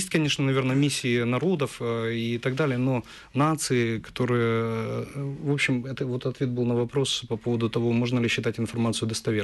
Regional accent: Kyiv, Ukraine; То есть я киевлянин в пятом поколении, и я люблю русскую культуру.

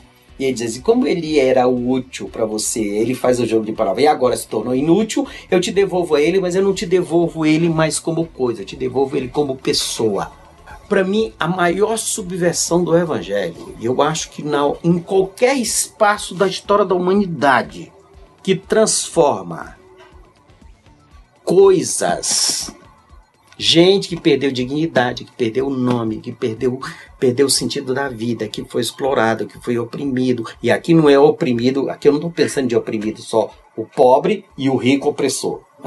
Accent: Fortaleza, Ceará, Brazil; eu conheci essa igreja na época da minha infância lá em Fortaleza. Aquela clássica Assembleia de Deus, muito rigorosa.

